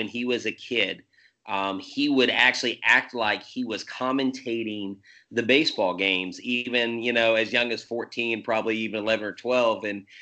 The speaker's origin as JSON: {"language": "English", "town": "Houston", "region": "Texas", "country": "United States", "tie": "born or raised there", "said": "Of course, growing up in Houston, I was glued to the TV watching the Houston Astros"}